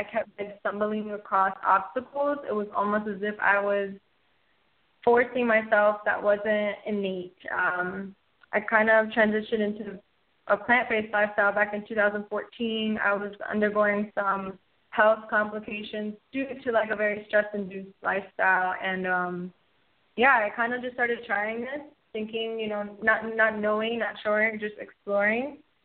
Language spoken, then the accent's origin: English; South Miami, Florida, United States; So I originally was born and raised in the South Miami area, which, you know, is not too far from where I'm at now